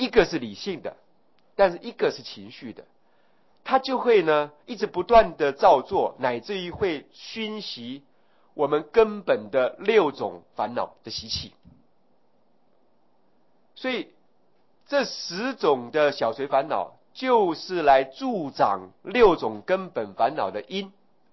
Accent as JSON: {"language": "Chinese", "country": "Taiwan", "said": "比如说呢，我们台湾人啊，只要有一个人出到国外去啊"}